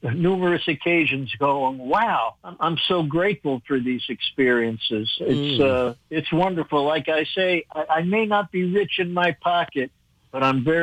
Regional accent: Norwalk, Connecticut, United States; I grew up in Norwalk, Connecticut, and my parents heard about a benefit concert that was being held for the NAACP at Leonard Bernstein's summer home in Fairfield, Connecticut.

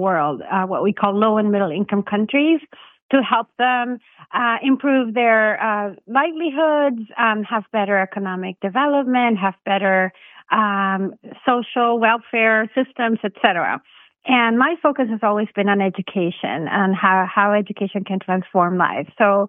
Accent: Venezuela; I come from Venezuela, which is a now very poor country and completely destroyed. But at the time when I grew up, it was actually one of the richest countries in South America because of the discovery of oil.

